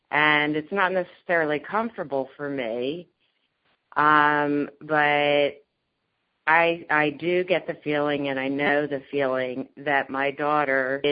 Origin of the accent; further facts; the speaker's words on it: Wilmington, Delaware, United States; I'm from Wilmington, Delaware.